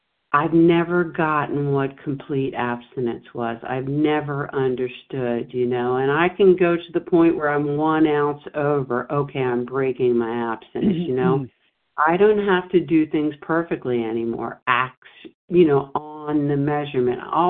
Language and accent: English; Delaware, United States; I'm from Delaware.